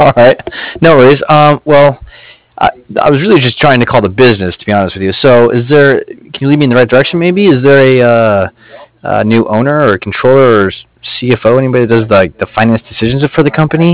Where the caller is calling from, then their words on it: Cardiff, California, United States; And I'm calling from Cardiff. It's CARDIFF, like Frank.